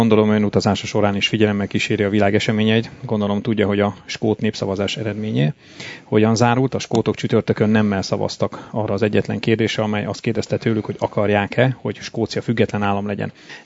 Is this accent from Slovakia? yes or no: no; Székely Land, Romania; nem titok a származásom, székely vagyok.